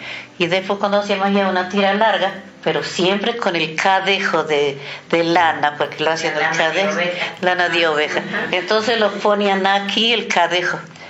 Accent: Belén, Catamarca, Argentina; Yo soy de Catamarca, pero de la ciudad de Belén, porque es grandísima la Catamarca. Y bueno, nosotros éramos 5 hermanos, nosotros sabíamos cosechar los higos para hacer las pasas, la uva para hacer vino, todo eso.

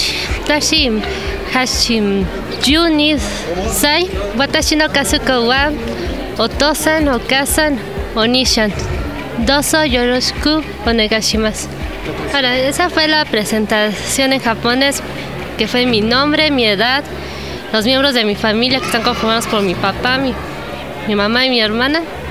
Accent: Mexico; mi edad son 28 años, soy mexicana

